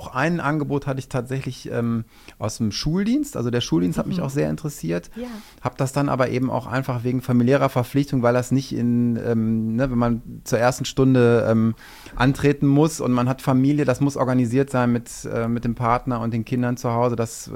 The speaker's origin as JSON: {"language": "German", "town": "Düsseldorf", "region": "North Rhine-Westphalia", "country": "Germany", "tie": "born or raised there", "also_born_or_lived": "Saxony", "said": "Also ich bin Düsseldorfer, ich bin hier geboren und wollte dann irgendwann tatsächlich einfach auch wieder in die Heimat."}